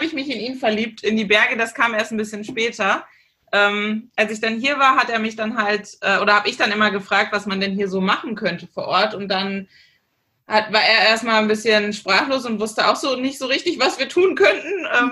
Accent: North Rhine-Westphalia, Germany; Und geboren bin ich auch gar nicht hier in Süddeutschland, sondern ich komme gebürtig aus Nordrhein-Westfalen und bin auch dort in der Großstadt aufgewachsen und habe dann auch danach mein weiteres Leben eigentlich fast nur in Großstädten verbracht

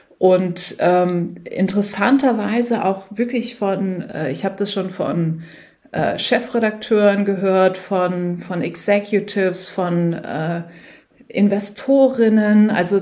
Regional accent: Germany; ich bin aus Deutschland und bin jetzt hier für 3 Monate in New York.

